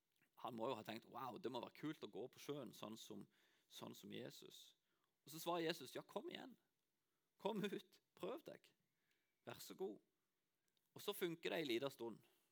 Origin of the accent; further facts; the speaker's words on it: Lyngdal, Agder, Norway; for jeg kommer jo fra Lyngdal, ja, samme det.